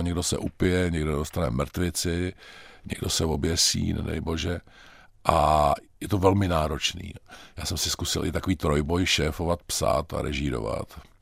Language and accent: Czech; East Bohemia, Czechia; born there; se odehrává ve východních Čechách.